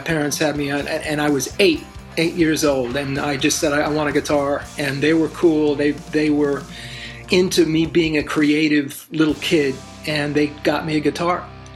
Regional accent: New Hyde Park, New York, United States; also born or lived in Bayside, Queens; now in Boston, United States; Literally born in New York City, started my life in Bayside, Queens, and then my parents moved to New Hyde Park, Long Island, which is just outside New York City. So I'm a New Yorker

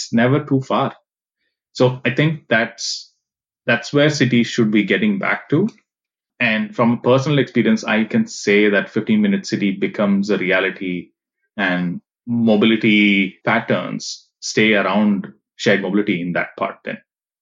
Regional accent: Mumbai, Maharashtra, India; I grew up in Mumbai.

